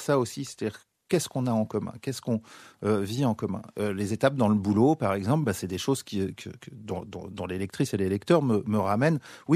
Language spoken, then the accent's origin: French; France; Alors quand je vais à Bruxelles, je suis français, je suis désolé.